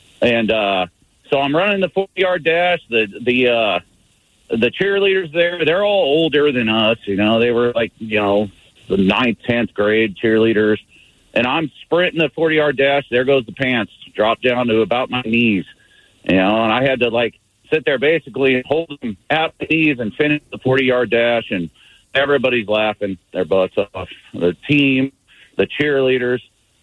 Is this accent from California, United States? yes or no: yes; California, United States; which I'm an SC fan because I'm from California.